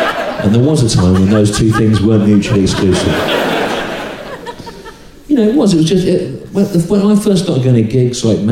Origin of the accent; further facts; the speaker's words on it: England, United Kingdom; Okay, so I'm English, right? And I am English. I've just found out I'm about an eighth Scottish